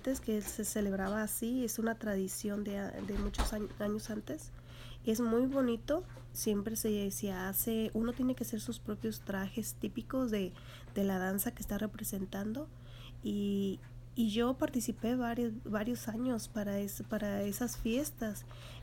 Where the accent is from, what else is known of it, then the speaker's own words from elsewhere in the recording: Jalisco, Mexico; mi pueblo está ubicado al sur del estado de Jalisco. Es muy cerca de la costa.